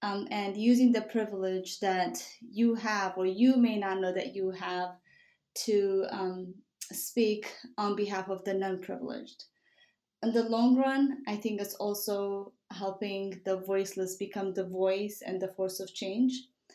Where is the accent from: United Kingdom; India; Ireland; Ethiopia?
Ethiopia; also born or lived in Southern United States; now in New York, United States; So I was born and raised in Ethiopia. I grew up partially here in the U.S. I grew up in the South and went to college in Georgia. I came to New York for medical school and I've been here since then.